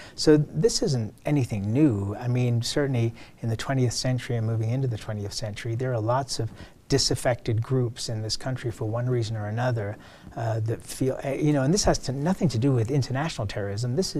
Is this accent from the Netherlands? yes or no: no; England, United Kingdom; now in United States; I come from England. That was where I was born and raised, not a gun society. I came to this country.